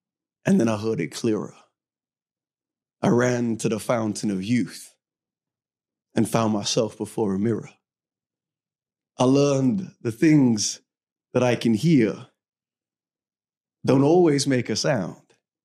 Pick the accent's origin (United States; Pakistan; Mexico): Pakistan; also born or lived in London, United Kingdom; I was born in London, but was went over to Pakistan. My parents were missionaries in Pakistan, so moved there with my sisters. So that was home, and that was normality until we came back to England.